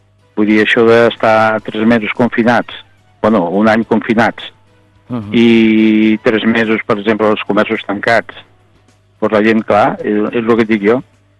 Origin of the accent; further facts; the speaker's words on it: Vilanova i la Geltrú, Catalonia, Spain; per exemple, a Vilanova, jo soc fill de Vilanova